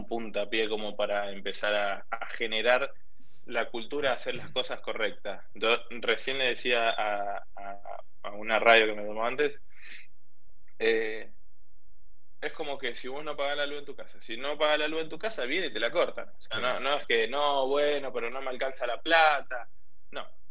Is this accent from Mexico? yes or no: no; Argentina; lamentablemente somos argentinos